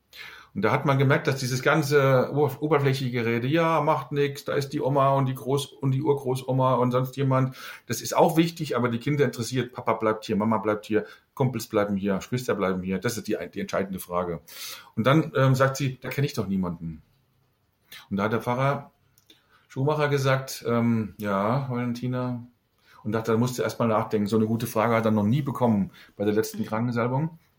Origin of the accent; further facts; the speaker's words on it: Hesse, Germany; Bei uns im Rhein-Main-Gebiet, wo ich herkomme